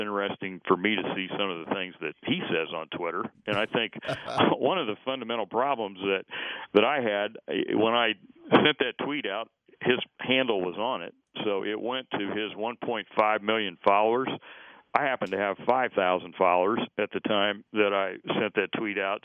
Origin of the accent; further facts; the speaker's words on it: Midwest, United States; I'm 62 years old. I grew up in the Midwest, and all my life we talked out here about throwing like a girl